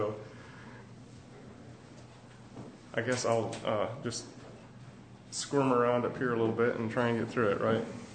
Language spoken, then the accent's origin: English; South Carolina, United States; I'm from South Carolina. I am an architect, and I design churches.